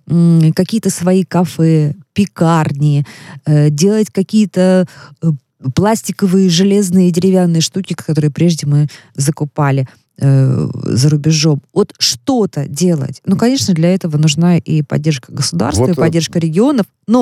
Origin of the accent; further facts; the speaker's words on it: Novosibirsk, Novosibirsk Oblast, Russia; Я родом из Новосибирска, слушатели многие знают. И это третий город страны.